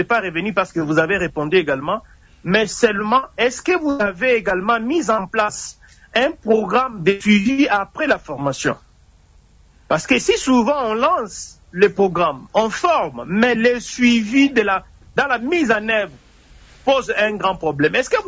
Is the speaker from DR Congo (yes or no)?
yes; Tshilenge, Kasaï-Oriental, DR Congo; now in Lubumbashi, Congo; pour permettre que chez moi, à Tshilenge, à Ilitouri